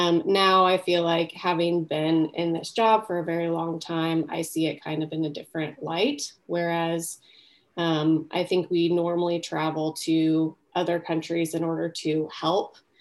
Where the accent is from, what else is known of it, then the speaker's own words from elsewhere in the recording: Noblesville, Indiana, United States; I grew up in Noblesville, Indiana.